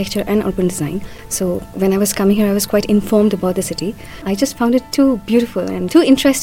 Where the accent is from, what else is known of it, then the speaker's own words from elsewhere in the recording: India; I'm from India. I'm studying at the Bartlett School of Planning.